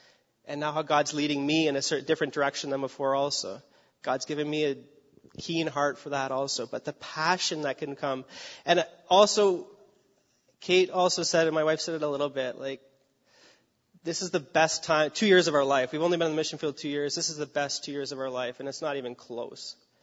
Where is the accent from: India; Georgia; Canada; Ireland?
Canada; Cambridge, Ontario; We're from Cambridge, and just driving through Cambridge last night, it's like, man, there is so many hurting people who need help here